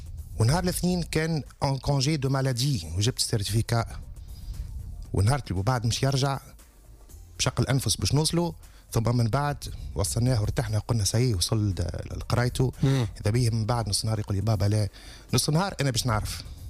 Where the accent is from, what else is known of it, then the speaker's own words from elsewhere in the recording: Tunisia; أنا مواطن تونسي إطار موظف في منشأة عمومية، لا ننتمي إلى أي حزب أو أي منظمة، أنا فقط مواطن دافع للضرائب